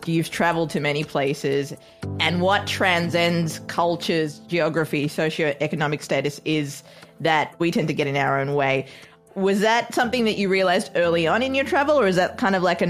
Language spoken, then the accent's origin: English; Australia; now in New York, United States; When I moved to New York from Australia, one of the things that I learned was there are so many different cultures in this city alone. I mean, I know Australia has a lot of different cultures too